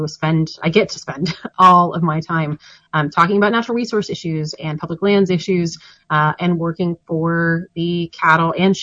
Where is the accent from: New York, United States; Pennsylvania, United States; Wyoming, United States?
Wyoming, United States; So I'm from Wyoming, a state where animals vastly outnumber people. So growing up in Wyoming, was really fortunate to grow up in the midst of a massive agricultural community.